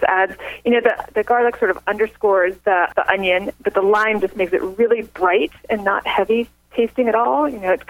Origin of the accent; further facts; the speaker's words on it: Florida, United States; There's one that I grew up eating in Florida